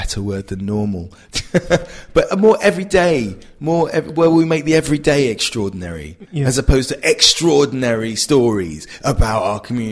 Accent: England, United Kingdom; born there; Listen, man, I was born here. Me as an English man. You know, that's the irony.

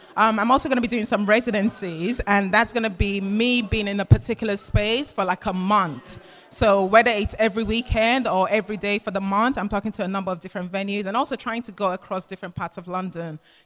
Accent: Nigeria; as a Nigerian, I'm actually proud to announce

